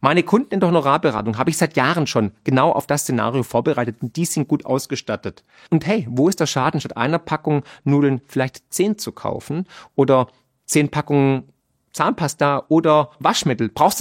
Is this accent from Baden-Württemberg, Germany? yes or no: yes; Baden-Württemberg, Germany; Mein Rat ist als Schwabe natürlich